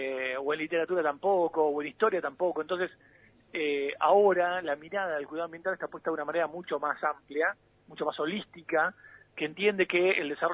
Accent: Argentina; hemos vivido como cada argentino distintos partidos a lo largo de estas últimas 2-3 décadas.

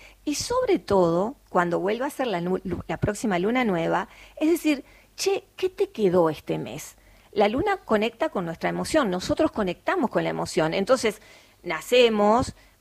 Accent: Uruguay; now in Argentina; Yo soy uruguaya, amo mi país

